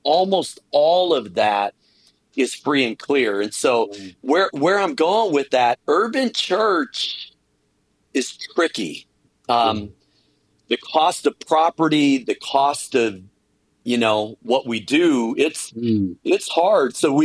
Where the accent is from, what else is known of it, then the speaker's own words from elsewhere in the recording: Chicago, Illinois, United States; also born or lived in Minneapolis / Wisconsin; Well, I'm a Midwest guy, kind of like you.